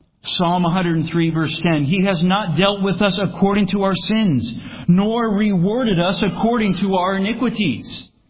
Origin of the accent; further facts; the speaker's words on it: Florida, United States; Now, it is I am from Florida.